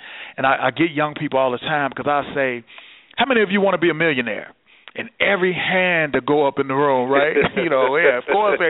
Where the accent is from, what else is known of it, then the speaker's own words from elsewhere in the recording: University Park, United States; I grew up with your cousin, Ray Griggs. We grew up together in University Park.